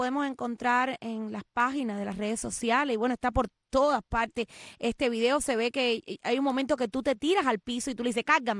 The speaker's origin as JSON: {"language": "Spanish", "country": "Cuba", "moved": "yes", "said": "yo salí hace 25 años de Cuba"}